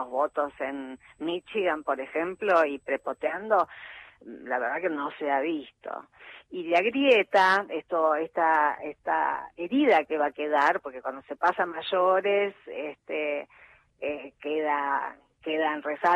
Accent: Orihuela, Valencian Community, Spain; en Valencia, de donde era, en Orihuela, mi pueblo y el mío, su pueblo y el mío

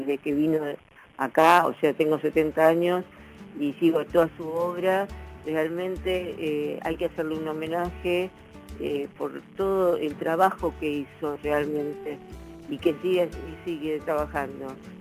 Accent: Floresta, Buenos Aires, Argentina; de Floresta

